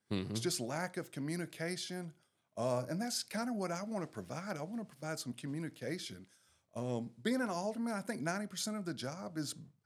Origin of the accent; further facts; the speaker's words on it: Southaven, Mississippi, United States; I'm from South Haven, Mississippi. We moved here in about 1977.